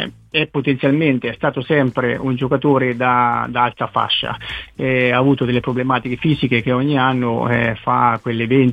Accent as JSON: {"language": "Italian", "town": "Porto Sant'Elpidio", "region": "Marche", "country": "Italy", "tie": "born or raised there", "said": "sono qui a Porto Sant'Elpidio, il mio paese"}